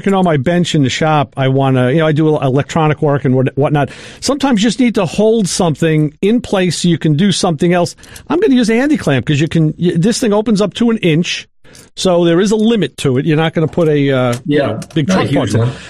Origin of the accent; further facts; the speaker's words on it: New York, United States; I was from New York. He says, wow, you came all the way here.